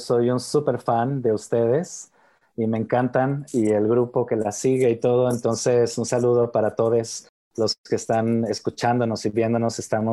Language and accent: Spanish; Mexicali, Baja California, Mexico; born there; nací en la frontera, en Mexicali, Baja California. Pues un lugar de frontera es un lugar donde se cruzan los muros, un lugar donde estás aquí y estás allá, pero a veces no estás ni aquí ni allá.